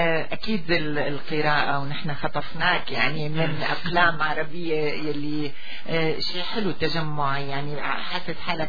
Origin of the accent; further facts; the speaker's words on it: Syria; now in Canada; شو واجبنا نحن كسوريين بعد ما أخذنا كل هالحقوق تجاه كندا؟